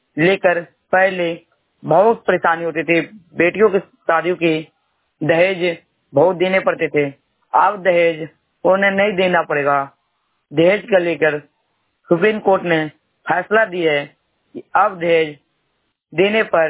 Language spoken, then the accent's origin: Hindi; Madhubani, Bihar, India; मैं बिहार मधुबनी से बिलोंग करता हूँ।